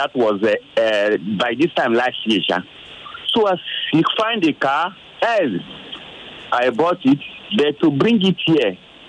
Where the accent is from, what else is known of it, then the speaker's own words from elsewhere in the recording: Port Harcourt, Rivers, Nigeria; I'm coming from Port Harcourt anyway.